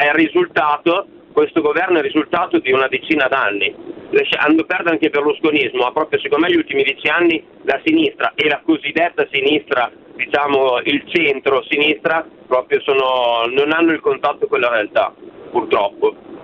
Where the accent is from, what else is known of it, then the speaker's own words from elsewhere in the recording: Piacenza, Emilia-Romagna, Italy; io premetto che non sono lombardo, sono dell'Emilia Romagna, ma a Piacenza siamo proprio confinanti.